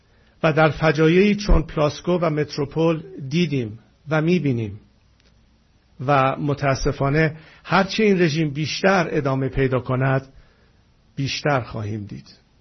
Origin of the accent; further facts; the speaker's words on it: Iran; امروز با شما به عنوان یک ایرانی که بیش از 4 دهه است زندگی خود را بدون هیچ گونه انگیزه شخصی وقف آزادی میهنش کرده